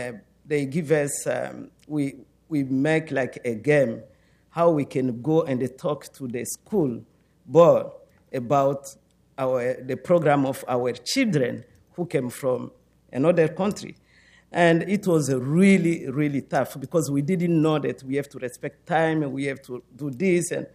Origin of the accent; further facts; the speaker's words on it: DR Congo; first language French; English is a second language; moved away as an adult; now in United States; I came from Republic Democratic of Congo, and I was member of the parliament there. Now I'm here as refugee.